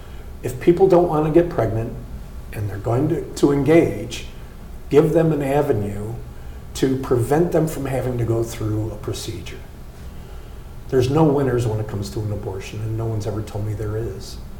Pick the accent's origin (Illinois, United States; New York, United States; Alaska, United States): Illinois, United States; Chicago; now in Green Bay, United States; You think Green Bay, Wisconsin. I grew up in Chicago.